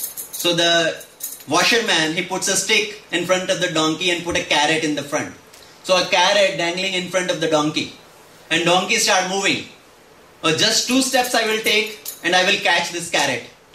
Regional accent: India; now in United States; We come from India, we think, oh, let me go to USA. Better house, better car, better facilities, life will be all set.

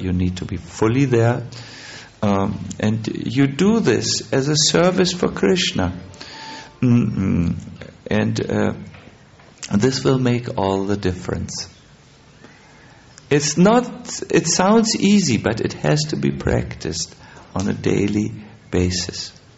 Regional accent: Germany; born there; English is a second language; I was born in German. I have Germany. I have a passport like this.

